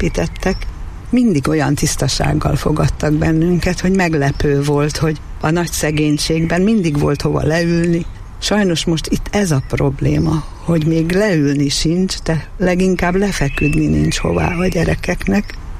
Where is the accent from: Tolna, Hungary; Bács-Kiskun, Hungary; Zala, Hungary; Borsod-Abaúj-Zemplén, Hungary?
Borsod-Abaúj-Zemplén, Hungary; Miskolc; also born or lived in Budapest; én 2000-ig Budapesten laktam előtte. Ugyan Miskolcon születtem, és miskolci vagyok, de 20 évig ott éltem, és akkor 2000-ben költöztem haza.